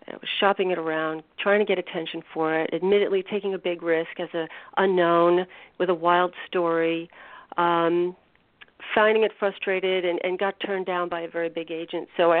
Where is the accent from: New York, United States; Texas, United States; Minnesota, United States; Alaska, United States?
New York, United States; Manhattan; I was born in Manhattan, and we were living on Central Park West on between 106th and 107th Street in the early 60s.